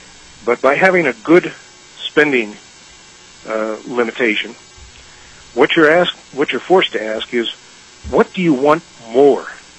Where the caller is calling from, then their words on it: Lakewood, Colorado, United States; I'm calling from Lakewood, Colorado, which is a western suburb of Denver